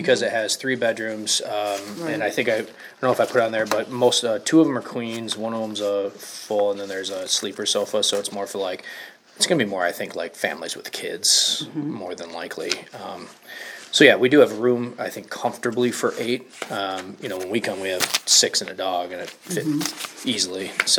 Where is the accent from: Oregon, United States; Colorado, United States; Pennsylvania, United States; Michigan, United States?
Michigan, United States; We are from Michigan, and we bought season passes at Jay Peak earlier this year.